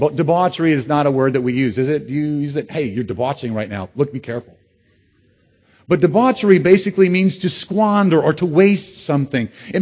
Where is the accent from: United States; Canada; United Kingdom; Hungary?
United States; I'm an American. I want 22 inches of personal space.